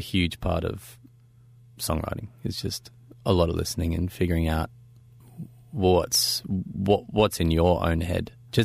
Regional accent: Queensland, Australia; also born or lived in Europe; I didn't grow up in Brisbane. I grew up near Brisbane

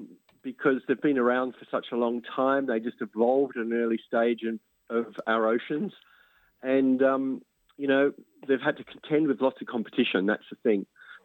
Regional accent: Melbourne, Victoria, Australia; I was always scared of sharks growing up in Melbourne with, you know, beaches and shark attacks.

